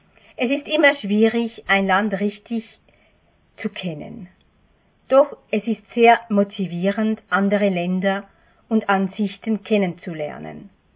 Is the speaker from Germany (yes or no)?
no; Switzerland; Als Schweizerin bin ich an eine Multikultur gewöhnt.